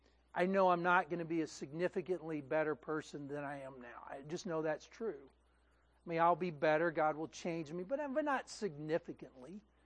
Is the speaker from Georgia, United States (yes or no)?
no; Texas, United States; I drive by, and we have oak trees here, and you know, nothing's, you know, I'm from Texas, so I'm saying our oak trees are a little better, but that's just me.